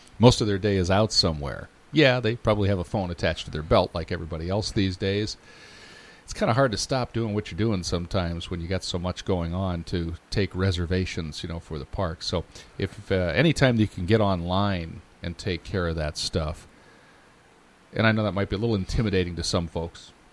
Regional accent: Dubuque, Iowa, United States; I grew up in Dubuque, and Mother's Day was the traditional day for all of the city parks to open.

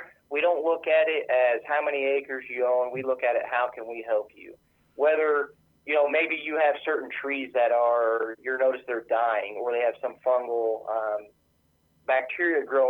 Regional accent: Missouri, United States; I grew up in North Central Missouri.

